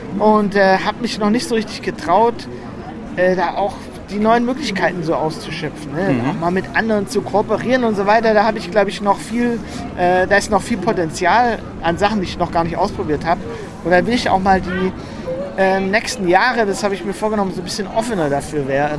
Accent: Ludwigsburg, Baden-Württemberg, Germany; born there; Also ich bin geboren in Ludwigsburg, was hier in der Nähe von Stuttgart ist. Und mein Vater, der hat irgendwann mal so eine Ahnenforschung betrieben und meinte, dass es sein kann, dass wir aus Frankreich kommen.

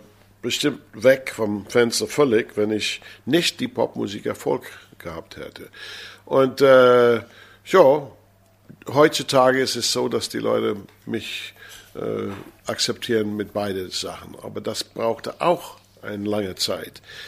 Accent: United States; German is a second language; now in Germany; weil diese Grenze war nicht so in den Staaten, wo ich aufgewachsen bin

